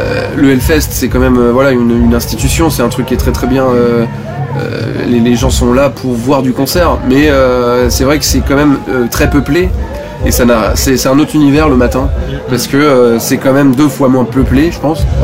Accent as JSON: {"language": "French", "town": "Angers", "region": "Pays de la Loire", "country": "France", "said": "Ah, moi, je suis d'Angers."}